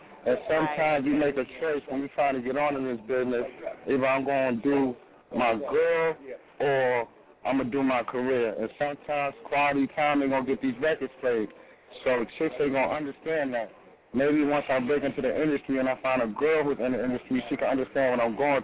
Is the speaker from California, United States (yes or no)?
no; New York City, New York, United States; I'm from Harlem, New York City, east side of Harlem, Wagner Projects